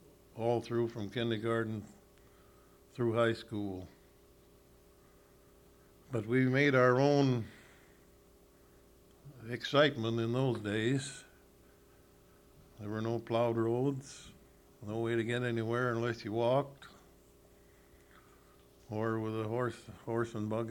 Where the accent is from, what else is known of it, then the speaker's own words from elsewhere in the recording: Leland, Michigan, United States; born there; I was born in Leland, September 5th, 1906.